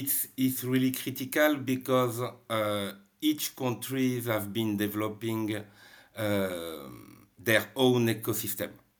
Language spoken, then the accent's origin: English; Paris, Île-de-France, France; English is a second language; Originally, I'm from Paris, France, and working also from Europe.